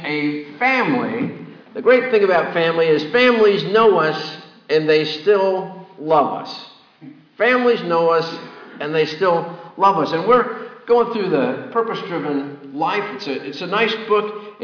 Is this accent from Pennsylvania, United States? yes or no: yes; Pennsylvania, United States; Growing up in Pennsylvania, a few times I've been to some of the Steelers games